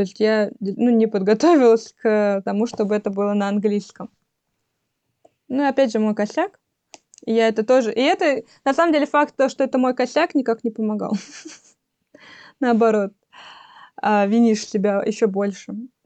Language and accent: Russian; Russia; я не была там какой-то новенькой в плане того, что я из России.